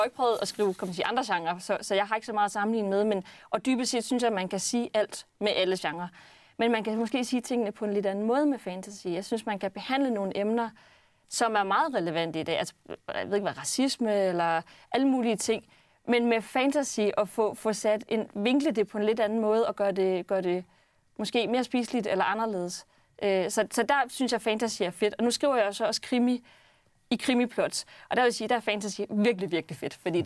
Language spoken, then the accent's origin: Danish; North Denmark Region, Denmark; Jeg kommer fra Nordjylland.